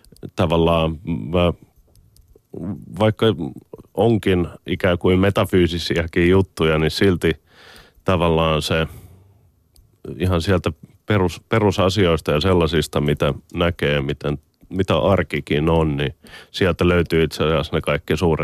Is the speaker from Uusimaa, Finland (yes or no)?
yes; Helsinki, Uusimaa, Finland; mitä tapahtuu ehkä Helsingissä, joka on mun kotikaupunki